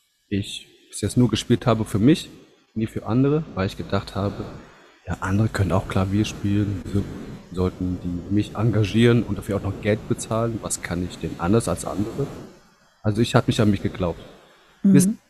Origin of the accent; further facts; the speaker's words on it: Düsseldorf, North Rhine-Westphalia, Germany; ich komme aus Düsseldorf